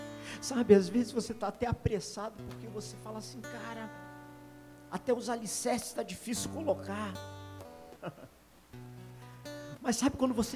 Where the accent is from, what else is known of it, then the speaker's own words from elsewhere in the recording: Rio de Janeiro, Brazil; Como eu falei, eu sou do Rio, minha família está no Rio.